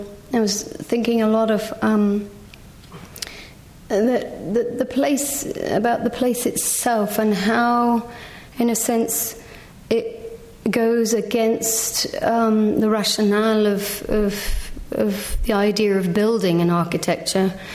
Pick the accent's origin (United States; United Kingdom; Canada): United Kingdom; England; partly because of being English myself, partly because of wanting to make some kind of comment about what this site could mean in a contemporary sense.